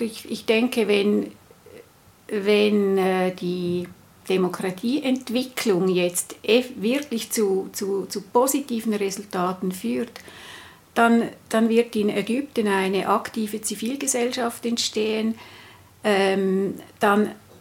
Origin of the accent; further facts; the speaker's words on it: Switzerland; als Schweizerin, die stolz ist auf unseren Rechtsstaat